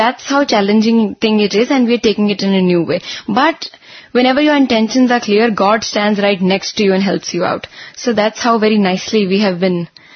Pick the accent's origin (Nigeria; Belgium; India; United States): India; Chandigarh; I am from Chandigarh and there it's a multilingualistic, multicultural society.